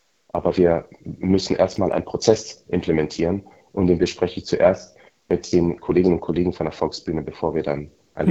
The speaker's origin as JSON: {"language": "German", "country": "Tanzania", "said": "unter anderem auch meine Heimat Tansanias"}